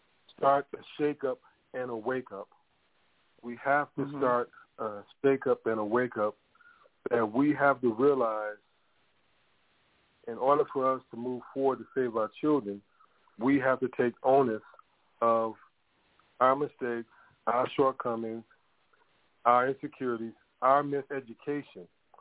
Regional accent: Harlem, New York, United States; So I came through that from Harlem to doctor

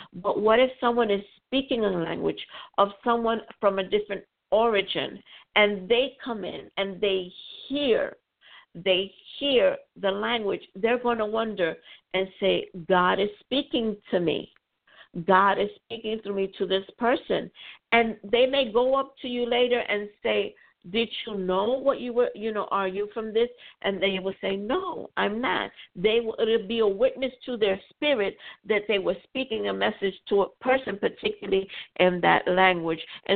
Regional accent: New York City, New York, United States; I developed a habit of learning more Spanish because I grew up in New York City.

